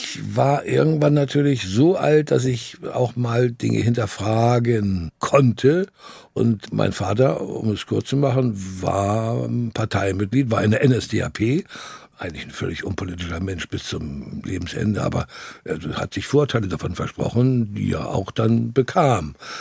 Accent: Hamburg, Germany; also born or lived in Vienna, Austria; ich bin dann in Wien zur Welt gekommen. Und dann waren die Deutschen aber irgendwann nicht mehr so gelitten. Und dann hieß es wieder zurück, ab nach Hause, nach Hamburg.

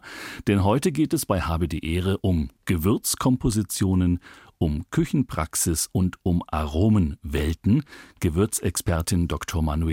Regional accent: Nuremberg, Bavaria, Germany; vielleicht als Nürnberger muss ich dann sagen, der Lebkuchen

